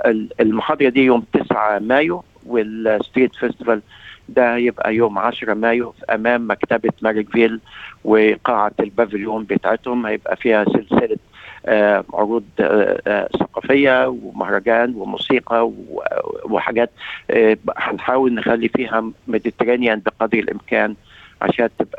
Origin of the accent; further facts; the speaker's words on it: Egypt; إحنا كجالية مصرية وعربية